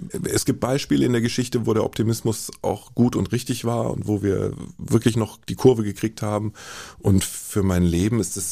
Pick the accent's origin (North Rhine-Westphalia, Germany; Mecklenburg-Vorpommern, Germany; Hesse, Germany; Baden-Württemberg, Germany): Hesse, Germany; ich bin im Sendegebiet des Hessischen Rundfunks groß geworden